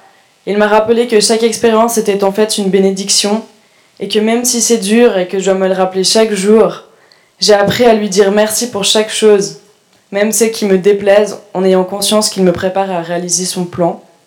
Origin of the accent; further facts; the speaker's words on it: Switzerland; born there; j'ai 19 ans. Je suis née en Suisse dans une famille chrétienne.